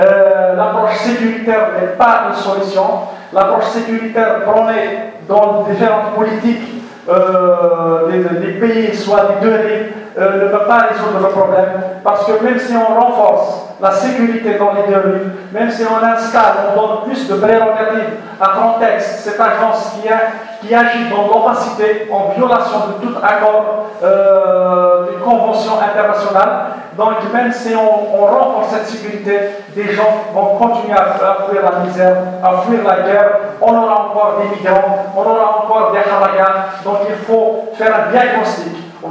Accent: Algeria; Il ne faut pas oublier notre passé en tant qu'Algérien qui a souffert de l'indigénat

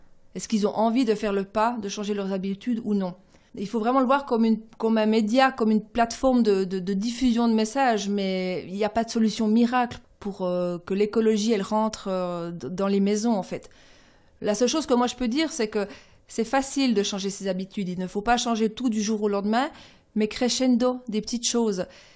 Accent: Biel/Bienne, Bern, Switzerland; comme on dit chez nous à Bienne.

